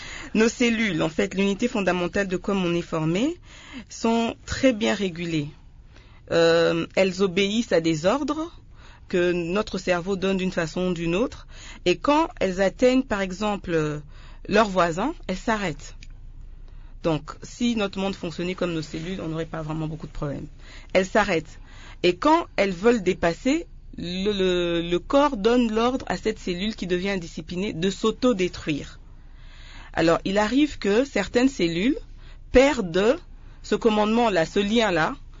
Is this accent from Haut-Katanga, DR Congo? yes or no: no; Kinshasa, DR Congo; Mais aujourd'hui, chez nous, à Kinshasa, même quand on dit qu'on mange bio, en général, on est bourré d'engrais.